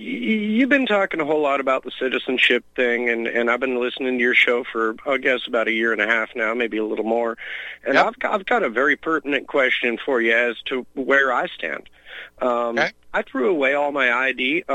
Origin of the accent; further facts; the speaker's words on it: Oregon, United States; born there; No, I was born in Oregon.